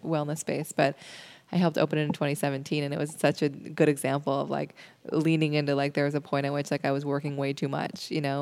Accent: Seattle, Washington, United States; you know, I grew up in Seattle, but I was just like seeking all the Shambhala centers when I was in high school

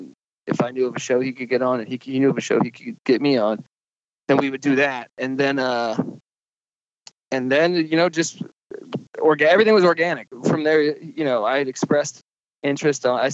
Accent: East Coast, United States; now in Los Angeles, United States; I grew up on the East Coast and I moved out to LA to pursue stand up and writing and stuff.

